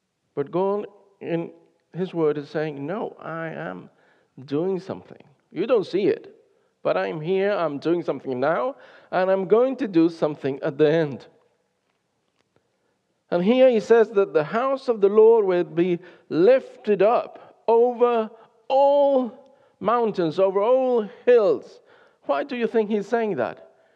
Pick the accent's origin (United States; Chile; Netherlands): Chile; Concepcion, Biobío; I went to visit a coal mine in Chile, near my hometown of Concepcion.